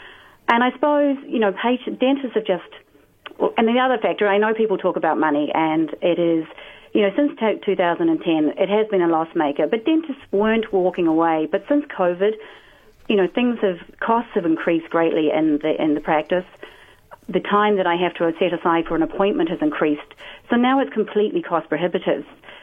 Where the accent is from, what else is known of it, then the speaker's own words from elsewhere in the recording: New Zealand; I am the Kiwi.